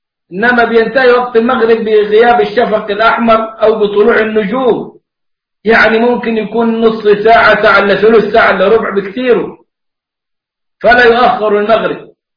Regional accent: Egypt; والشيخ أسامة عبد العظيم نفذ السنة دي عندنا في مصر

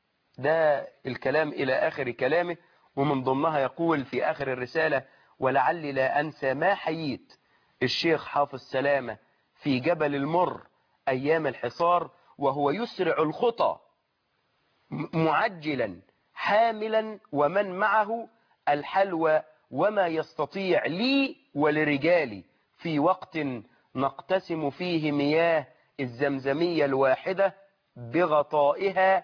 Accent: Suez, Suez Governorate, Egypt; الكلام ده حصل عندنا في السويس

